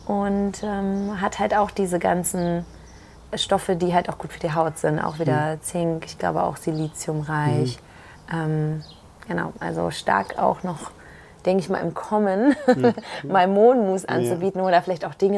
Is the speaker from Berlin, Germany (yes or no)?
yes; Berlin, Germany; Also, ich bin ja Berlinerin.